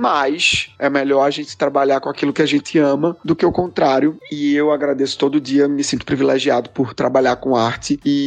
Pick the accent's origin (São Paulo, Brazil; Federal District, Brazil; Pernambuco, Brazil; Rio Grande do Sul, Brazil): Pernambuco, Brazil; Garanhuns; Eu vim de uma cidade do interior de Pernambuco que se chama Garanhuns